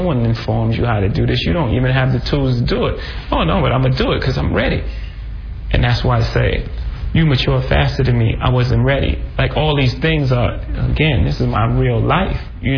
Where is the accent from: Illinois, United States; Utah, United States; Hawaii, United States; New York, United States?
New York, United States; Brooklyn; Remember, we just talked about me. I'm from Marcy Projects.